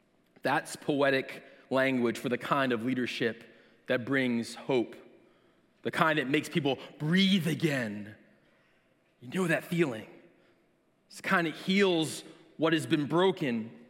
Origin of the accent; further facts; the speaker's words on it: New Jersey, United States; I grew up in New Jersey, and New Jersey's great, but it has lots of clouds, and it has lots of trees